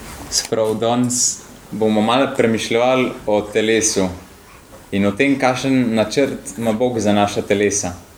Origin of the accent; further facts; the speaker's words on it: Upper Carniola, Slovenia; now in Ljubljana, Slovenia; Jaz sem star 23 let, prihajamo z Ljubljana Polje, z tistega konca, da reč sem pa Gorenc, zdaj smo preseljeni v Ljubljano.